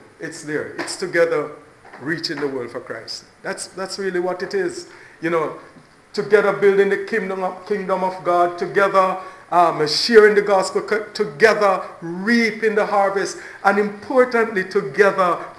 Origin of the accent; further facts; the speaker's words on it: Jamaica; now in United States; So, I'm originally from Jamaica, and you see the proximity where Jamaica is as highlighted on the map to where the U.S. is.